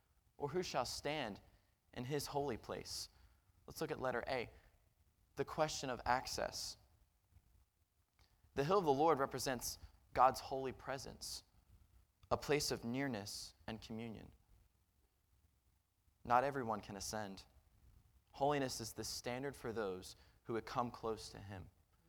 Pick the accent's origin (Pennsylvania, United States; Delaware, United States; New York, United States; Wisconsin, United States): Delaware, United States; I'm from Delaware, so everything's just flat and ocean. That's all Delaware pretty much is.